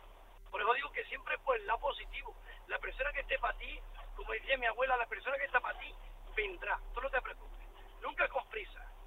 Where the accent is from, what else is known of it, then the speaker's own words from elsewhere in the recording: Adra, Andalusia, Spain; En Adra, correcto. O ese es mi pueblo.